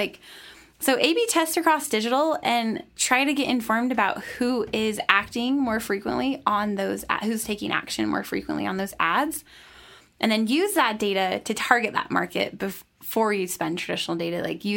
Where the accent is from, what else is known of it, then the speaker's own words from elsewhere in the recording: Idaho, United States; I'm from Idaho. It's a lot of farmers.